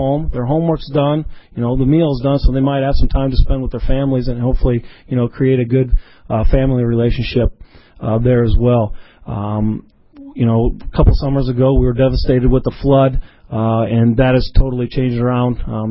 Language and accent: English; Webster City, Iowa, United States; the capital of North Central Iowa, Wayne. I grew up in Webster City.